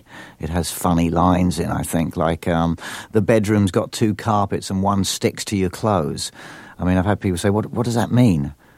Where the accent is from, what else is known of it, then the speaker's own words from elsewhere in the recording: Camberley, South East England, United Kingdom; also born or lived in London; I was born in London. I grew up in a place called Deep Cut, Camberley, Surrey, which is suburban country area, about 35 miles out of London.